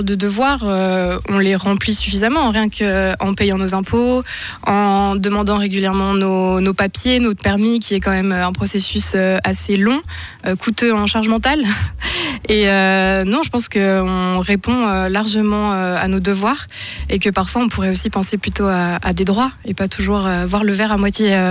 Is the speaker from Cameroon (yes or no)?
no; France; now in Switzerland; je suis française et que ça fait 8 ans que je suis en Suisse et j'ai absolument tout mon cercle d'amis, je travaille ici.